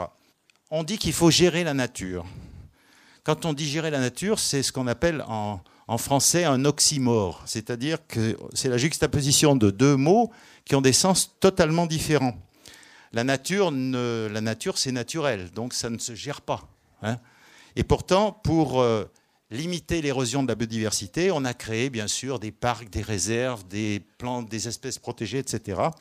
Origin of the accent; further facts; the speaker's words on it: Lyon, Auvergne-Rhône-Alpes, France; pas parce que je viens de Lyon